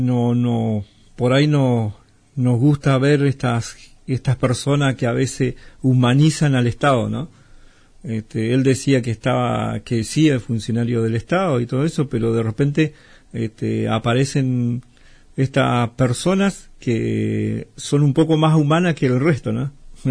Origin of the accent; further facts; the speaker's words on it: Cushamen, Chubut, Argentina; nosotros somos de Cusamen, pero tenemos una comunidad y hemos hecho una comunidad en lo que es Puerto Santa Cruz